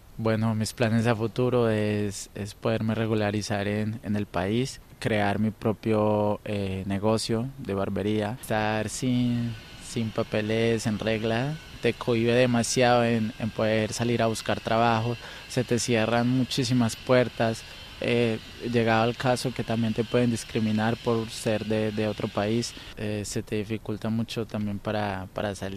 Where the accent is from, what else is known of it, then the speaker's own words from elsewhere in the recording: Medellín, Antioquia, Colombia; tengo 28 años, soy de Colombia, de la ciudad de Medellín.